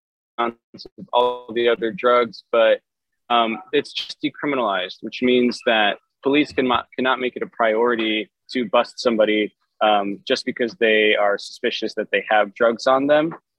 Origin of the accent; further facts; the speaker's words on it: Chicago, Illinois, United States; now in Portland, United States; But I'm born and raised in Chicago, and it was a huge culture shock even 3 years ago for me to come to Portland